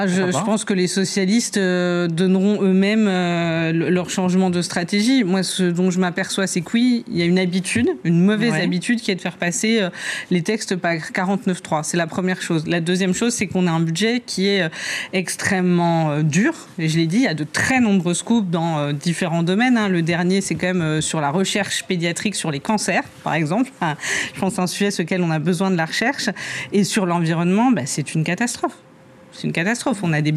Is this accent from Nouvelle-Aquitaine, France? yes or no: no; Auvergne-Rhône-Alpes, France; Moi, j'étais chez moi en Isère ce week-end